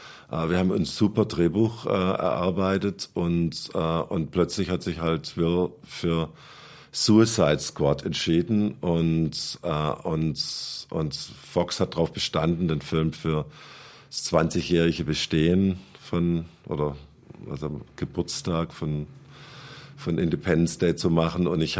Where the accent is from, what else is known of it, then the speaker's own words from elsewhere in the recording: Sindelfingen, Baden-Württemberg, Germany; Ich komme aus Sindelfingen, das ist nahe bei Stuttgart